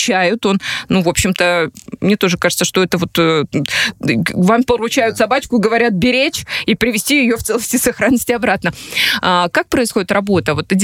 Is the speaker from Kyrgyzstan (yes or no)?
yes; Kyrgyzstan; чем гордились мы здесь у нас на родине в Кыргызстане